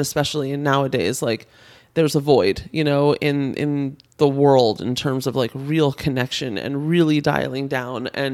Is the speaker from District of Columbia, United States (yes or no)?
yes; Washington, District of Columbia, United States; moved away as an adult; also born or lived in Northern Virginia; now in Los Angeles, United States; I was born and raised in Washington, D.C., Northern Virginia area. And moved to the West Coast, moved to LA when I was 23, straight out of college.